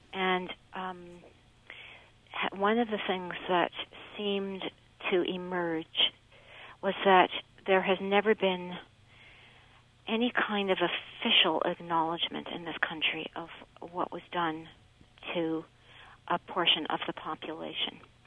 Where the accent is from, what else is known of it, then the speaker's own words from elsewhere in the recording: Canada; the question I ask myself as a Canadian